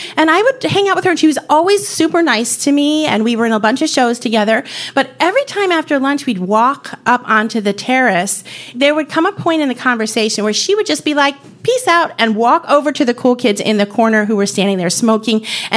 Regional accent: New York City, New York, United States; But I grew up in New York City, and I went to an arts high school, public high school, on 57th Street and 2nd Avenue.

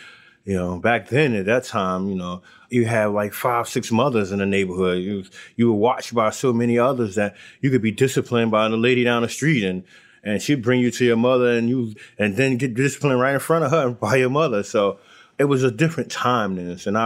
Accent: Newark, New Jersey, United States; Yes, I grew up in Newark.

